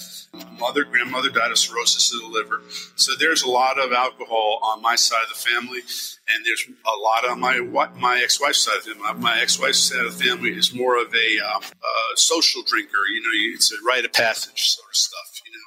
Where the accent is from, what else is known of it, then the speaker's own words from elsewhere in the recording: New York City, New York, United States; born there; Sure. I was actually born in New York City.